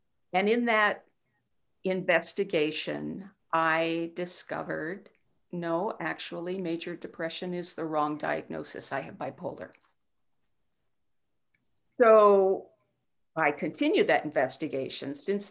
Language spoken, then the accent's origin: English; Loveland, Colorado, United States; I grew up in Loveland, Colorado. I was the oldest of six kids